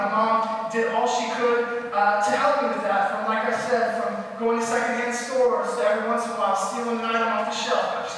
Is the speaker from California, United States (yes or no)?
yes; Huntington Beach, California, United States; And I was an HB kid. I wasn't really into surfing. I wasn't coordinated enough. But growing up in Huntington Beach, there is a style that you need to fit to.